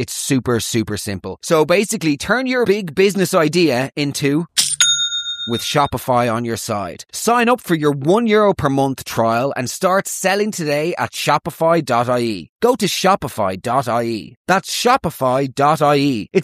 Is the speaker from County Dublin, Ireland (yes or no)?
yes; Killiney, County Dublin, Ireland; Well, adjacent to Dunleary. Around the corner from